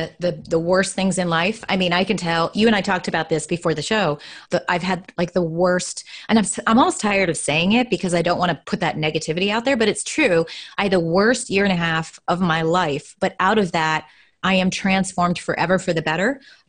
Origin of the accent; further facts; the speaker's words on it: Chicago, Illinois, United States; now in Texas, United States; because I'm from Chicago where we have weather and most of it not pretty